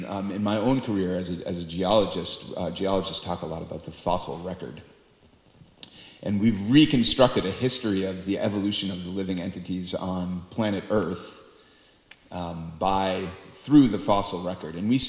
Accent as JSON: {"language": "English", "town": "Boston", "region": "Massachusetts", "country": "United States", "tie": "born or raised there", "said": "I grew up in Boston, and I drove to New York many times."}